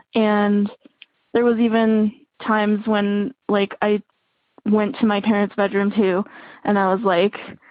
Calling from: Santa Fe, New Mexico, United States; I'm calling from Santa Fe, New Mexico.

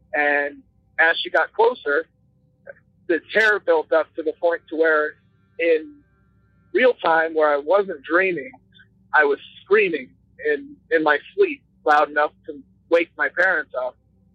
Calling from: Iowa, United States; I'm from Iowa.

